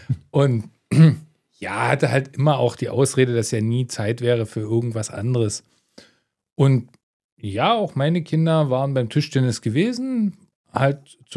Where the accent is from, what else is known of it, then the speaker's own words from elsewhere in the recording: Boxberg, Saxony, Germany; Tatsächlich bin ich in Boxberg geboren. Also in Bad Muskau damals noch.